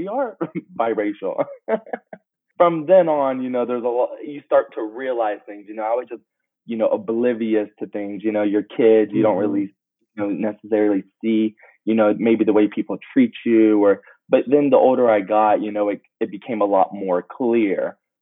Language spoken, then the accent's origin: English; Atlanta, Georgia, United States; So being biracial, half black and half white, growing up in Atlanta, which is a very diverse city